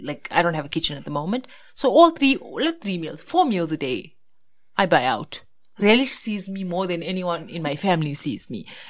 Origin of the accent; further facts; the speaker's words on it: Durban, KwaZulu-Natal, South Africa; I'm like, I come from Reservoir Hills.